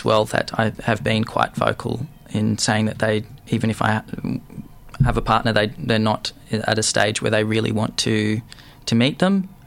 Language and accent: English; Gold Coast, Queensland, Australia; I grew up on the Gold Coast, as I mentioned before